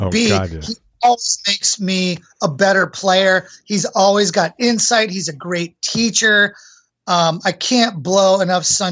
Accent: Salem, Oregon, United States; born there; also born or lived in Minnesota; now in Portland, United States; So I was born in Oregon. My mom and dad met in Salem, Oregon, where my mom was from. And when I was born in Salem. And then they moved. I was a couple years old. They moved to Minnesota.

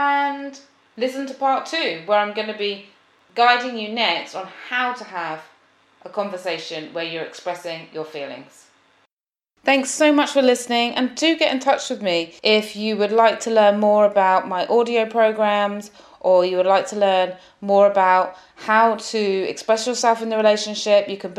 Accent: United Kingdom; I love sarcasm, I'm British, and this is what we do.

